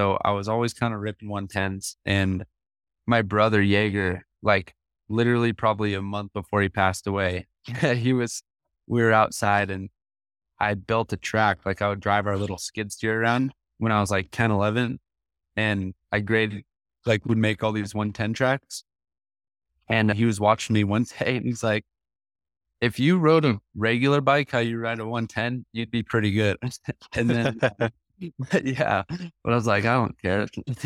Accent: Cedar City, Utah, United States; also born or lived in St. George / Las Vegas; I was born in St. George, lived in Cedar when I was a kid, Cedar City, Utah. I didn't live there long enough.

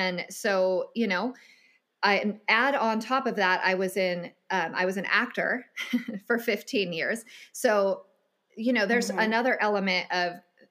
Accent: California, United States; and then you go into the public school system in California, I'm from California

